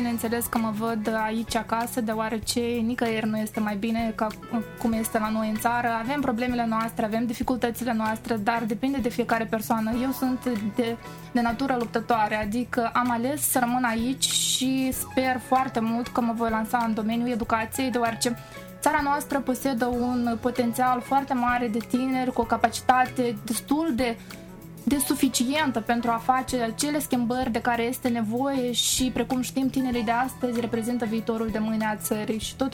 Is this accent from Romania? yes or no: no; Moldova; când spuneam de unde ești, la întrebare răspundeam și spuneam din Moldova